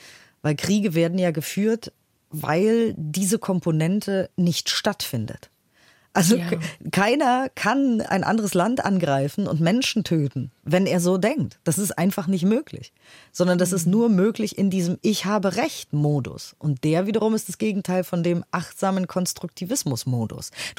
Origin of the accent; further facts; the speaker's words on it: Germany; ich spreche Englisch und ein bisschen Spanisch und ansonsten Deutsch